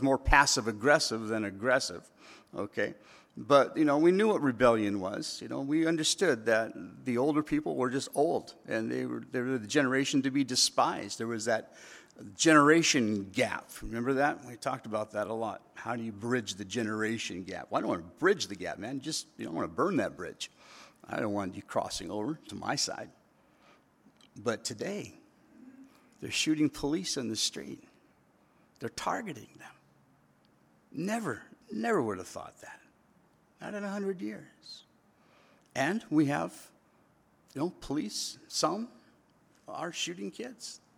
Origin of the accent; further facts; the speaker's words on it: California, United States; I grew up in California.